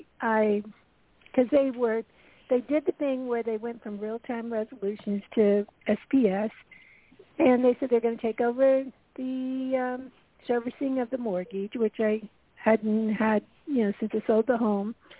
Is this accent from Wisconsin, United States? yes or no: no; Tampa, Florida, United States; I'm from Tampa, and I had a second home that I had purchased in 2008